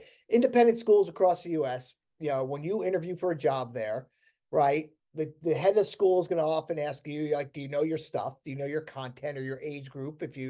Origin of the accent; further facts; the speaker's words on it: New York, United States; I grew up outside New York City, of a family with no teachers.